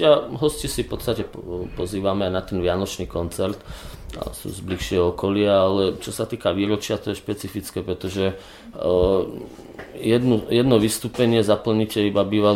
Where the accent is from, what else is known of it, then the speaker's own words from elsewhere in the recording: Jasenica, Trenčín Region, Slovakia; začal v základnej škole v Jasenici pri Považskej Bystrici, vlastne odkiaľ pochádzam, kde aj bývame aj teraz spolu.